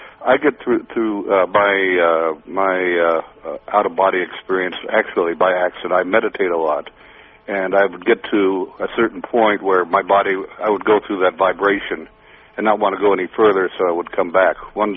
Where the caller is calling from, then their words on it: Thailand; I'm in Thailand.